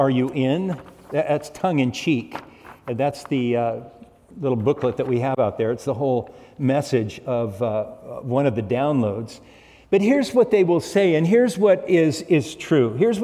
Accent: Manhattan Beach, California, United States; I grew up in Manhattan Beach when I was a little kid

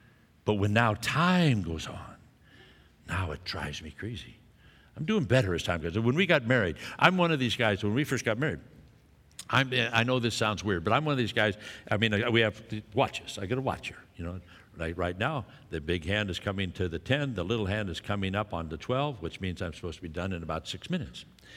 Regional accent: Scotland, United Kingdom; Now, I'm Scottish. I hate spending money. I don't know if you know anything about Scots.

